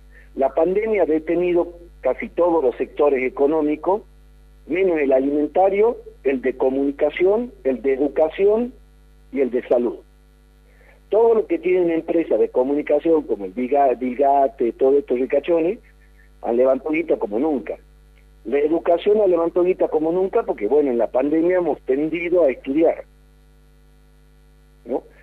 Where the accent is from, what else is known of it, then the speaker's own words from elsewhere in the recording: Argentina; si somos consumidores argentinos de carne, pagamos el asado igual que mi hermana en Suecia